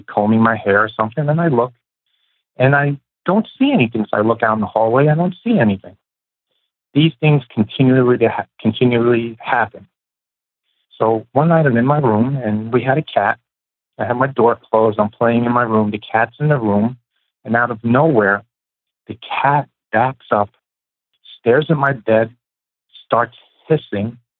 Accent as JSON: {"language": "English", "town": "New York City", "region": "New York", "country": "United States", "tie": "born or raised there", "said": "Basically, born and raised in New York City."}